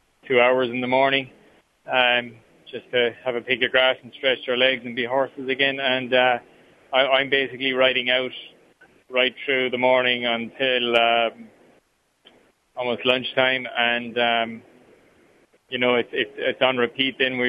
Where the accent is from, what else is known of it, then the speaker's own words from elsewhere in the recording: Tralee, County Kerry, Ireland; I was born in Tralee in County Kerry, and we live just outside the town. Always had animals on the farm, whether it was horses, cows, sheep.